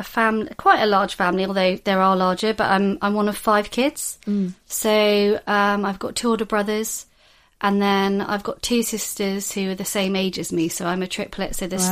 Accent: London, United Kingdom; also born or lived in Kent / Norwich; So we grew up in London. Actually, we grew up all over the South, really. We moved around a bit. So we spent some time in Kent, spent some time in Norfolk, in Norwich.

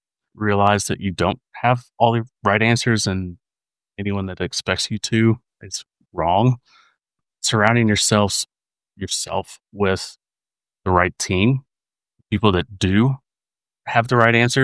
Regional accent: Kentucky, United States; They probably think I'm very simple, I am from Kentucky

